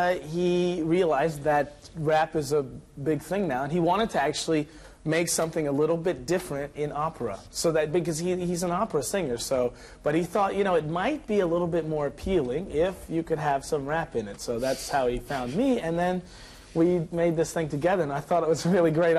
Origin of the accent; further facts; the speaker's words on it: United States; It's actually because I'm American and I'm positive.